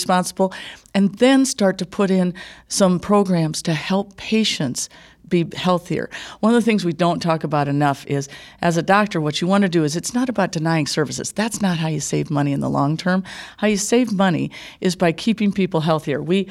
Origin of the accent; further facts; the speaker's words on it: Waterloo, Iowa, United States; I come from Waterloo, originally Waterloo, Iowa, and big family.